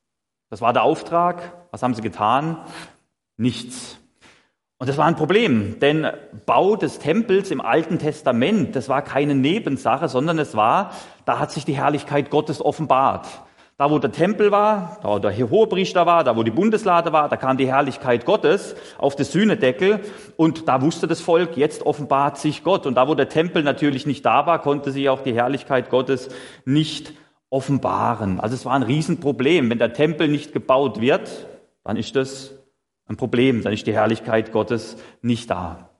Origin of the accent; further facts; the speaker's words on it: Freiburg im Breisgau, Baden-Württemberg, Germany; now in Dierdorf, Germany; Ich komme ursprünglich aus Freiburg im Breisgau. Ich denke, das merkt man wahrscheinlich jetzt dann auch im Laufe der Predigt. Der Dialekt ist ein bisschen wahrscheinlich ungewöhnlich für euch